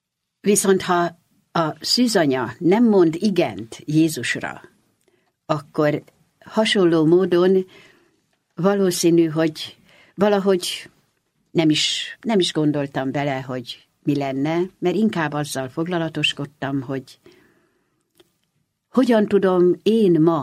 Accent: Budapest, Hungary; Egy egyszerű óbudai családból származom, kis másfél szobás lakás és a 7 emberke, szüleim, testvéreim, özvegy nagymamám

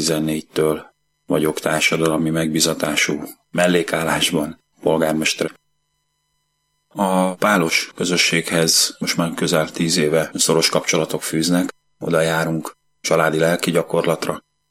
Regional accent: Zirc, Veszprém County, Hungary; born there; 1971-ben születtem Zirccen a Bakonyban. Nagyvázsonyban élek, ez egy település Balaton felvidéken, Kinizsi Pál kapcsán talán sokan ismerik.

